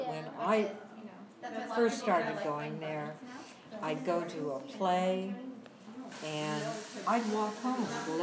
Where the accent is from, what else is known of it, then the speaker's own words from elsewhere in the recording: Chula Vista, California, United States; My whole life. One time I went, I took a job in Beverly Hills. And I went up there and I committed to stay for a month. And at the end of the month I said, what am I doing here? I really love Chula Vista.